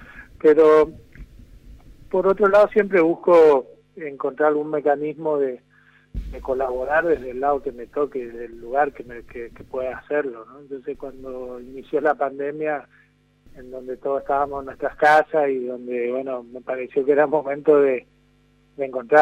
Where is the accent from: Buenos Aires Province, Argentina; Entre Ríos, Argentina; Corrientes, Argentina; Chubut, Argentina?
Corrientes, Argentina; yo soy correntino y me preocupa muchísimo la situación de Corrientes